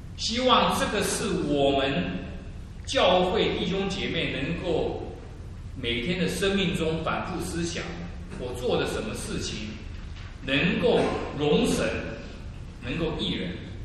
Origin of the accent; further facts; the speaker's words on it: China; 那我们中国人常常就是鼓励人，就是有一句话，就是说我们做人做事都要光明磊落。